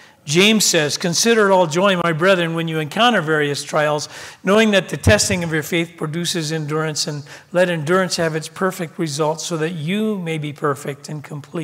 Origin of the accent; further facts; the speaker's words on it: Grenada; I'm from Grenada.